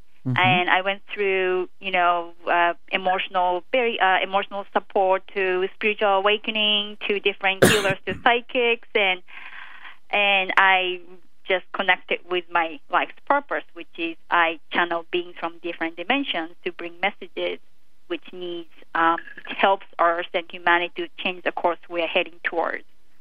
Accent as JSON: {"language": "English", "region": "Tokyo", "country": "Japan", "tie": "born or raised there", "moved": "as an adult", "lives_now": "United States", "said": "Well, let's see. I was born and raised in Tokyo, Japan. I came to the United States because I wanted to be a businesswoman"}